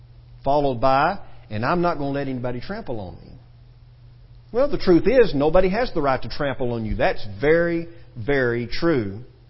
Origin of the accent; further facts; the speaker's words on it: Texas, United States; I mean, we're from Texas, y'all, and we're going to have a hard time with some of this too.